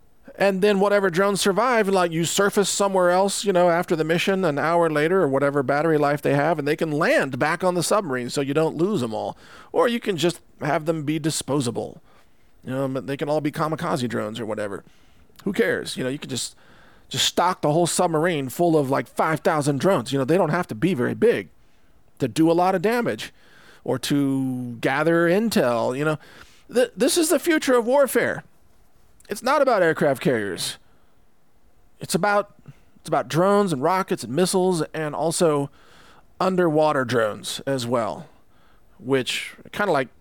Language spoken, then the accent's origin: English; United States; So, I hope, as an American, I love my country.